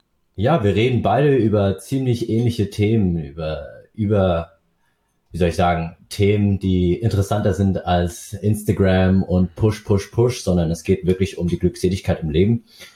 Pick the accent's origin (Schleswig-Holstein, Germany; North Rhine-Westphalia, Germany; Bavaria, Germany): Bavaria, Germany; Aschaffenburg; born there; ich bin in Aschaffenburg geboren und meine Eltern sind damals nach Deutschland ausgewandert